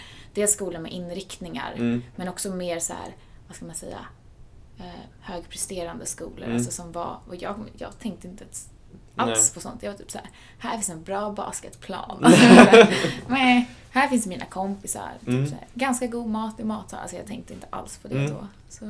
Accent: Huddinge, Stockholm County, Sweden; Huddinge.

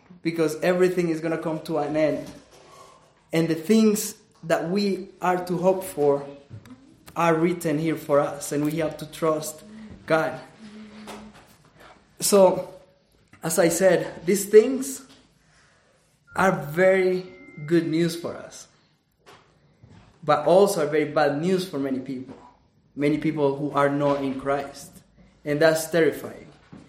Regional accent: El Salvador; I'm from El Salvador.

